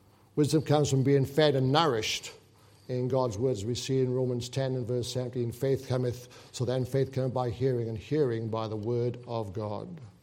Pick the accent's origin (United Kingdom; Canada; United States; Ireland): United Kingdom; Wales; my hometown, which is not far from where the Welsh Revival took place